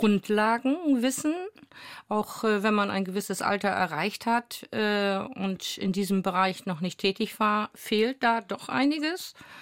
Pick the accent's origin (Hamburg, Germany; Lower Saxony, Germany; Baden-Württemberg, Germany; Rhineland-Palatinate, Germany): Lower Saxony, Germany; Oldenburg; born there; jetzt als gebürtige Oldenburgerin, jetzt wieder zurück in Oldenburg